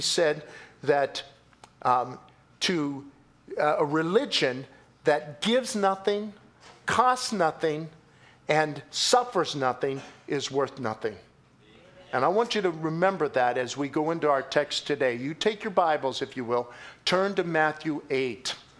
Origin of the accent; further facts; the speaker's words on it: Scotland, United Kingdom; And I'll tell you what, I'm a Scot.